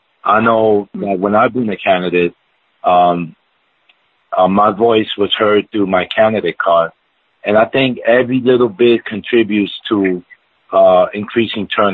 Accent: New York City, New York, United States; So I hope my hometown, which is New York City, Brooklyn, hope you guys remain safe and okay. I still have family over there.

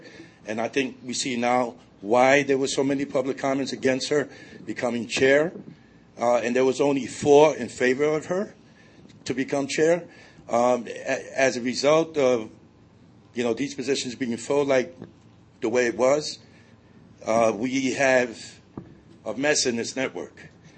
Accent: Los Angeles, California, United States; I'm from Los Angeles, and I know Grace pretty well.

